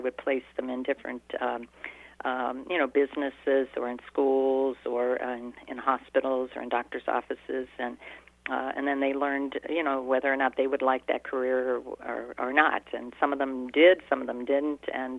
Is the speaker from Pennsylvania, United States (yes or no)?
yes; Pennsylvania, United States; now in Wheaton, United States; move away from my hometown and all the family that I had in the area in Pennsylvania.